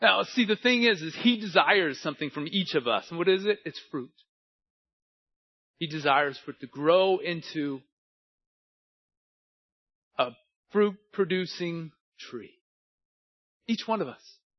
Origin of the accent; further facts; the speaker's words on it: California, United States; My mother used to take avocado. I'm from California.